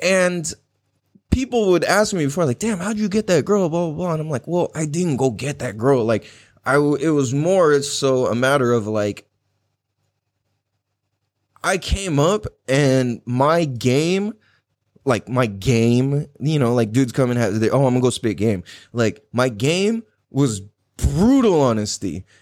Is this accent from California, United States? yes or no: yes; San Diego, California, United States; Growing up in Mira Mesa, Mecca Town, what up?